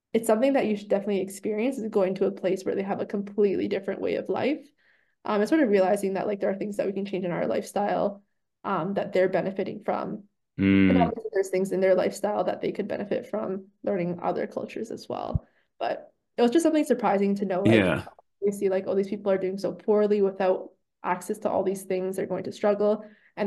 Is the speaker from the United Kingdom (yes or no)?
no; Thunder Bay, Ontario, Canada; I grew up back in Thunder Bay. The neighborhood I grew up in was very like diverse in terms of socioeconomic status.